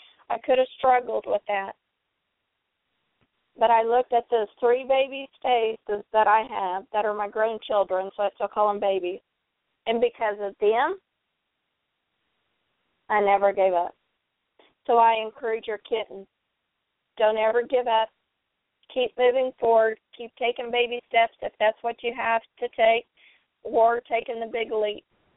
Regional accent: Oklahoma, United States; I am from the great state of Oklahoma, and I reside in Stillwater, which is halfway in between Oklahoma City and Tulsa.

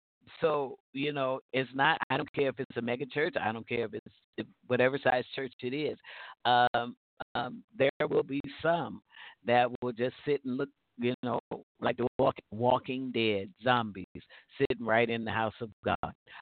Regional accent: Chicago, Illinois, United States; I'm telling you, I was raised in Chicago, so rank sinners, drunks on the street.

